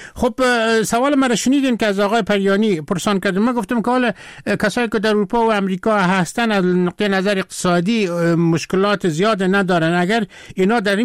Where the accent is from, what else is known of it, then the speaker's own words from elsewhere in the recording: Afghanistan; moved away; در قزاقستان مردم که فهمیدن که من از افغانستان هستم